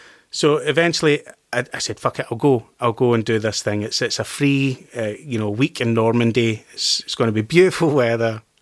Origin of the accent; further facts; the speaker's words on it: Scotland, United Kingdom; accent: Scottish; I was so paranoid about my accent. That was the thing that took all the other worries away for a lot of it, you know, was just panicking that everybody that saw it was going to see straight through me and go, like, what the fuck is that Scottish guy